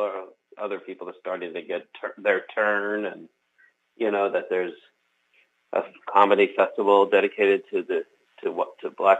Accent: New Rochelle, New York, United States; I grew up in Westchester, New Rochelle, and you know, we had a country club up the street from me that didn't let Jews join.

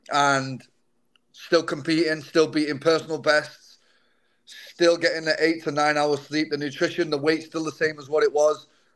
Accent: Manchester, North West England, United Kingdom; growing up in England and Manchester

